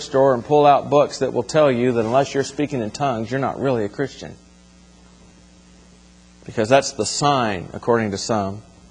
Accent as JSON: {"language": "English", "region": "Southern United States", "country": "United States", "said": "Now, I don't think it would take very long for somebody to figure out Erlene and I come from the South."}